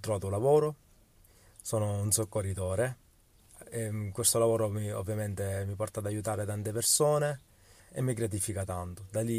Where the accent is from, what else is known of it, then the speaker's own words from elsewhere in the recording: Sicily, Italy; vengo dalla Sicilia. Volevo raccontare la mia piccola esperienza che ho avuto con Dio, con Gesù, una piccola esperienza che in realtà ha cambiato totalmente la mia vita. Io provengo da una famiglia testimoni di Geova